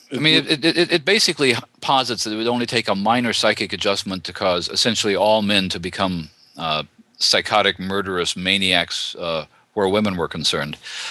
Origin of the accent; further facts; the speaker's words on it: Missouri, United States; now in Chicago, United States; Well, not so much here where I live now in Chicago, but when I grew up in Missouri